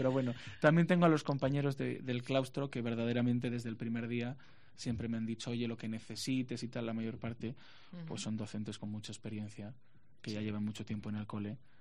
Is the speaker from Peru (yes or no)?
no; Santander, Cantabria, Spain; de mi tierra natal, de la diócesis de Santander